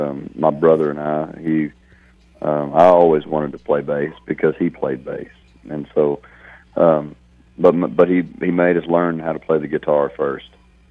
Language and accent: English; Pecos, Texas, United States; and I was born in San Angelo. I think they lived out in Ozona maybe when I was born, but it wasn't long after that they were in Pecos. And so I grew up out there around Pecos and Toya, west Texas, you know.